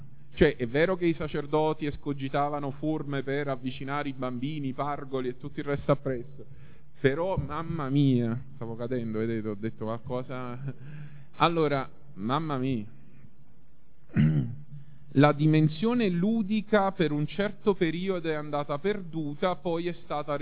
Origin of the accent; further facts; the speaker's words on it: Naples, Campania, Italy; noi come napoletani lo stiamo sperimentando forse più di altri popoli sulla faccia della terra